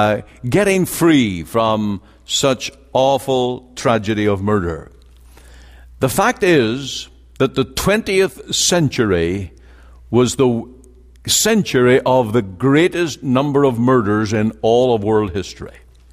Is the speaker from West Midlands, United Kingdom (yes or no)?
no; Northern Ireland, United Kingdom; now in Canada; the disorder that I grew up in Northern Ireland.